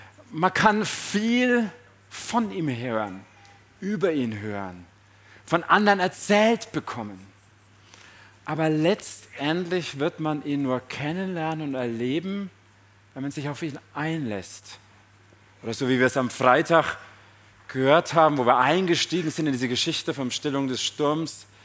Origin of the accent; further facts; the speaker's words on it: Schweinfurt, Bavaria, Germany; aber ich bin in Schweinfurt aufgewachsen, also nicht weit weg von hier.